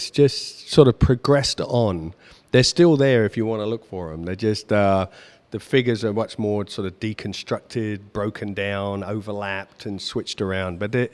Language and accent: English; England, United Kingdom; moved away as an adult; Well, I suppose that's because I'm European, you know. Being English, as you can tell, I'm not.